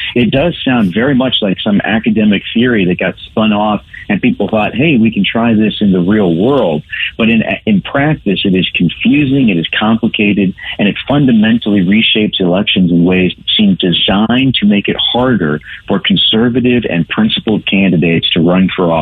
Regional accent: Ohio, United States; now in Washington, United States; So I was very glad to see my home state of Ohio pass a constitutional amendment banning non-citizen voting.

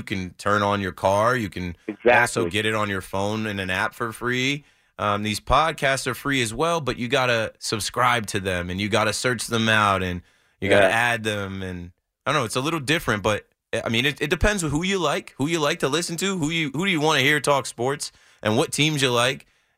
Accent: New Jersey, United States; now in New York, United States; No, I'm from Jersey. I'm from Monmouth County. I grew up down the shore area.

